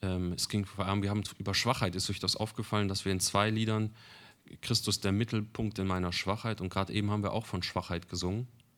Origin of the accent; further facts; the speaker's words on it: North Rhine-Westphalia, Germany; Also ich komme aus Ostwestfalen und bin dann hier mal hergezogen.